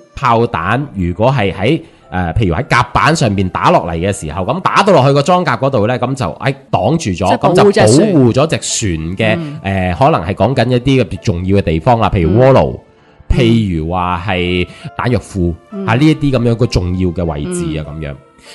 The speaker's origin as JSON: {"language": "Cantonese", "region": "Guangdong", "country": "China", "said": "可以话我哋广东人咧，其实真系好威"}